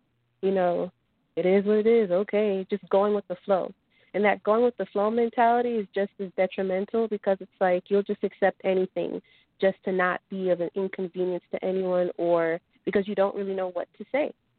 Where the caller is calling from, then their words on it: Georgia, United States; Hi, Jason. This is … from Georgia.